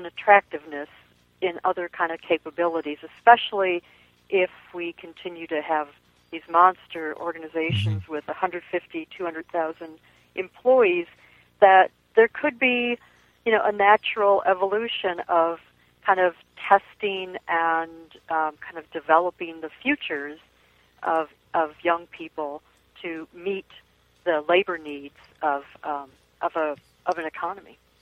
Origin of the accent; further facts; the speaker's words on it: Minnesota, United States; Well, I'm from Minnesota, and I think in some ways we are one of the poster states for political correctness.